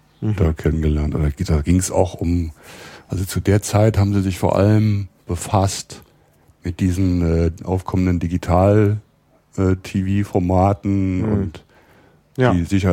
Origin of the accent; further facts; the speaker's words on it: Rhineland-Palatinate, Germany; born there; now in Berlin, Germany; Also ich bin geboren im Rheinland in der Nähe von Koblenz. Hab da zunächst in Köln angefangen, Biologie zu studieren, bin dann nach Berlin umgezogen.